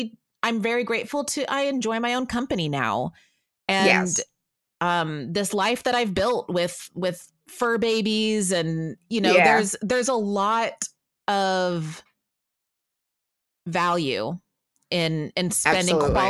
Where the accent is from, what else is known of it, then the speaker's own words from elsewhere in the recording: Texas, United States; We are such a, you know, Christian nation where, like, growing up in Texas, everything's closed on Christmas Day.